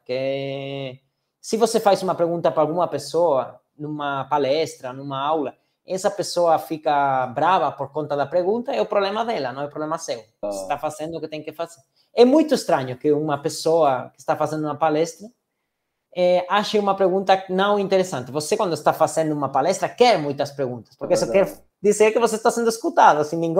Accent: Galicia, Spain; Portuguese is a second language; como a gente falou da Espanha, de que eu venho da Galícia

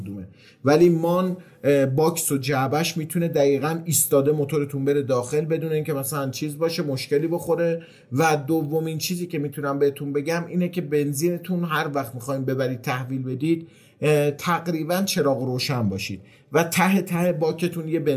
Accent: Tehran, Tehran Province, Iran; مثلا ما تهرانیم

